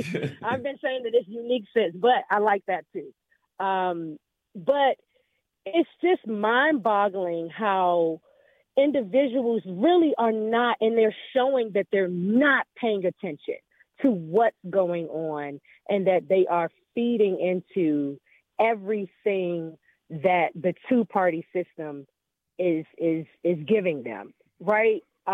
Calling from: Washington, District of Columbia, United States; Hey, yes, this is … calling from D.C.

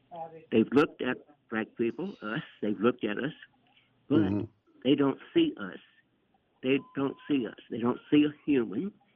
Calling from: Fort Washington, Maryland, United States; I'm calling from Fort Washington, Maryland.

